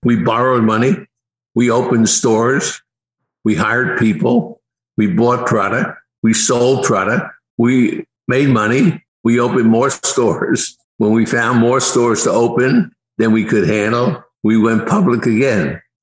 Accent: Newark, New Jersey, United States; Well, first of all, I grew up in Newark, New Jersey. Not a nice town. It was a tough town.

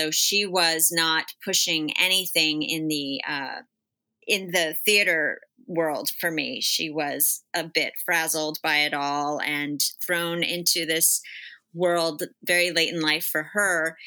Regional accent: New Jersey, United States; Yes, I'm from Bergen County, New Jersey.

